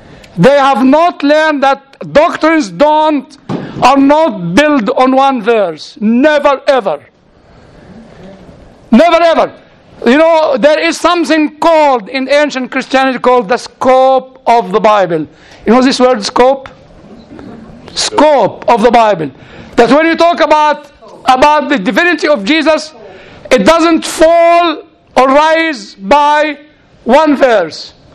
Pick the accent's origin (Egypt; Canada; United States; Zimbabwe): Egypt; Where are you from? I said, I'm from Egypt.